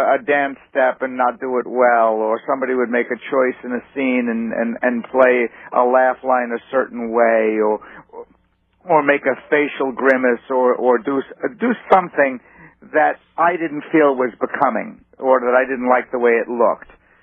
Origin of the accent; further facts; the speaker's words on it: New York, United States; But I grew up on Second Avenue and learned all my lessons, played children's parts in the Yiddish theater